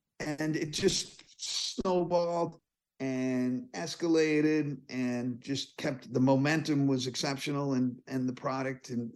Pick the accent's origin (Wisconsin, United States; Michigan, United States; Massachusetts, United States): Massachusetts, United States; Norwood; My father was from Providence. I grew up in Norwood.